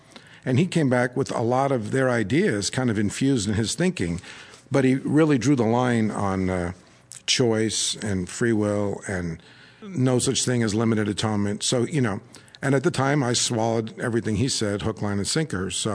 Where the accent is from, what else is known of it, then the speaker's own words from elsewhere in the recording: New York, United States; moved away as an adult; also born or lived in Nashville, Tennessee; originally I'm from New York.